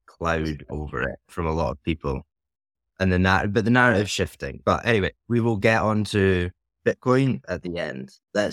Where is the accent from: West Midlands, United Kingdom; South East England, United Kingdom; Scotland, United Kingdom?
Scotland, United Kingdom; now in England; growing up in Scotland, like we don't have the same exposure to cricket as you have in England, where I live now.